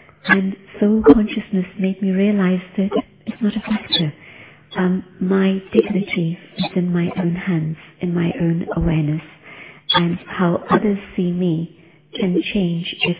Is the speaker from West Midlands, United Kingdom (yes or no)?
no; London, United Kingdom; And so growing up in London, it was interesting because I wanted to maintain my own diet